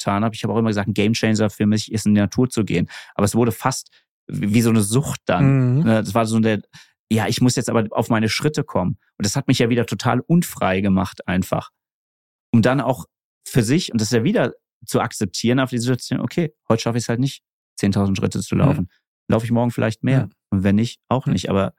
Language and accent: German; Martinsthal, Hesse, Germany; now in Kassel, Germany; ich wohne ja mittlerweile wieder in Kassel. Ich bin im Martinstal aufgewachsen, ist so ein kleines, ich weiß gar nicht, 100 Einwohner, 1000 Einwohner, irgendwie ganz klein in Weinbergen, total süß.